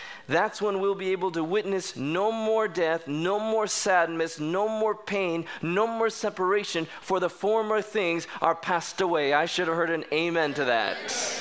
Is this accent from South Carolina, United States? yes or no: no; California, United States; I'm from Southern California, so Camarillo strawberries is what I'm used to.